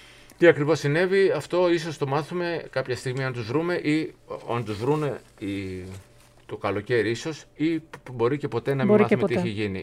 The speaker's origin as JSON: {"language": "Greek", "country": "Greece", "said": "που καλέστηκα εγώ ως Έλληνας εκεί."}